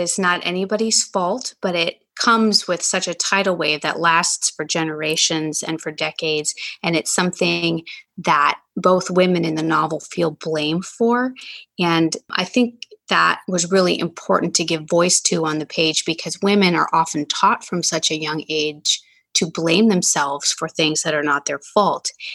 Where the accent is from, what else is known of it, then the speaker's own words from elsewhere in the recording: Appalachia, United States; So I grew up in Northern Appalachia, not as isolated as Ren and her family, but it's a region that is very special to me.